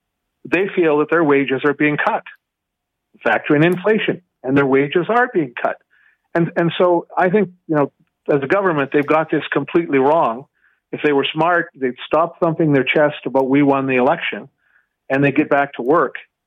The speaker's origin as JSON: {"language": "English", "region": "Ontario", "country": "Canada", "tie": "born or raised there", "said": "And that's the case in my hometown right now. And that's the case in many places across northern Ontario and rural Ontario."}